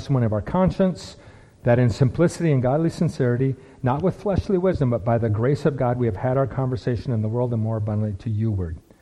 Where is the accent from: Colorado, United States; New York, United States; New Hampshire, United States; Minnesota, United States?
Minnesota, United States; What do I care about Iowa? I grew up in Minnesota. We made Iowa jokes.